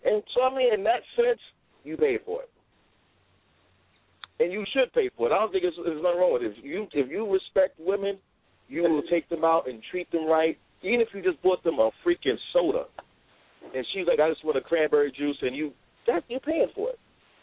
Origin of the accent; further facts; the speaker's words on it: New York, United States; Yeah, I'm from Newkirk. That's why I was born and raised on Newkirk. Newkirk at 21st.